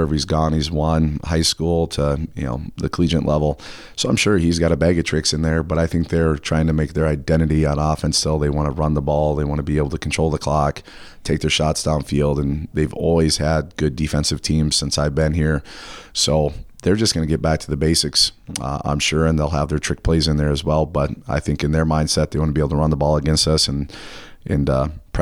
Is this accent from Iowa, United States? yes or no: yes; Iowa, United States; And, you know, I was from Iowa and had a lot of friends that played in it.